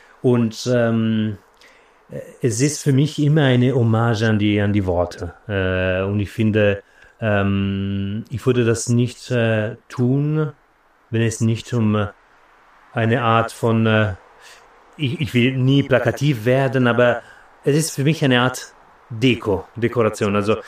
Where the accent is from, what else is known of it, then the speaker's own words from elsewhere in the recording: Italy; German is a second language; now in Berlin, Germany; ich komme ursprünglich aus Italien, wie vom Akzent auch eventuell rauszuhören ist. Ich lebe in Berlin aber seit länger als 10 Jahren